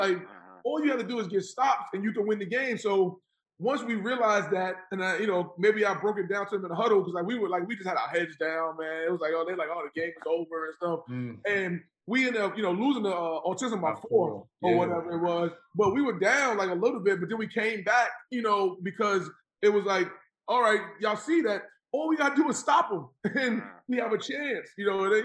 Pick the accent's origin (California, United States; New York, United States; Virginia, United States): New York, United States; Queens; but I grew up in Jamaica, Queens.